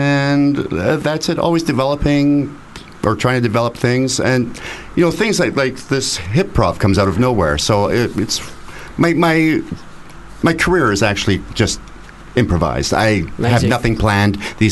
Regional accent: Kilmarnock, Scotland, United Kingdom; born there; I was born in Scotland. I was born in Kilmarnock, so I have still a lot of family there, and I love Scotland.

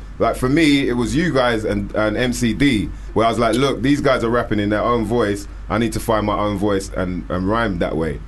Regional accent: England, United Kingdom; accent: English; I want to develop using my own voice, my own accent. And my brethren were like, what, you're going to rap with an English accent?

